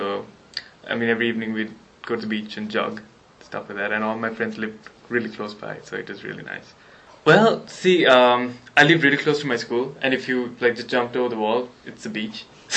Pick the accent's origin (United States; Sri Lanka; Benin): Sri Lanka; Well, I'm from Sri Lanka, and I grew up there for 20 years of my life. And I still have my grandma and my brother who lives there.